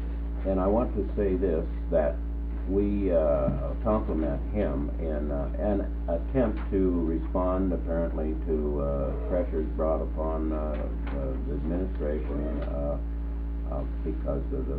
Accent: Valdez, Alaska, United States; I was born and raised in Valdez. My father was born in Juneau in 1894, and his father practiced law in Juneau in the late 1880s. And I guess you might say that our family has some roots in Alaska.

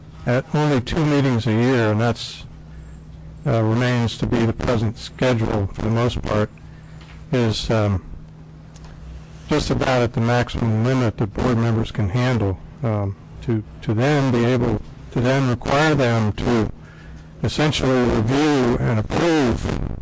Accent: Juneau, Alaska, United States; I'm from Juneau, a 38-year resident

